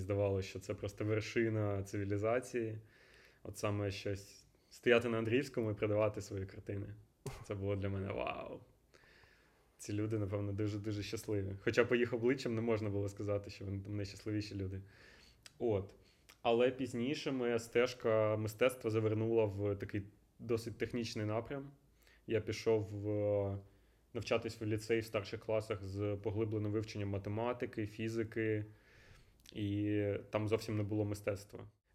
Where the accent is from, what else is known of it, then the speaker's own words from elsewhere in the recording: Kyiv, Ukraine; Я з Києва і зараз знаходжусь в Києві.